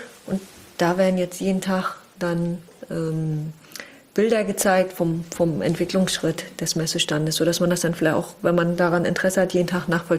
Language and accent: German; Wismar, Mecklenburg-Vorpommern, Germany; Ja, wir lieben Wismar, wir kommen aus Wismar, und wir wären gar nicht auf die Idee gekommen, irgendwo anders das zu machen.